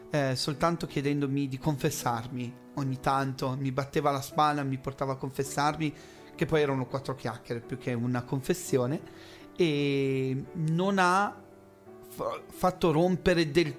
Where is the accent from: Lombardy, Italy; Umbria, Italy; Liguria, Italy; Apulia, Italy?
Liguria, Italy; Certosa; No, sono di Certosa, Esatto.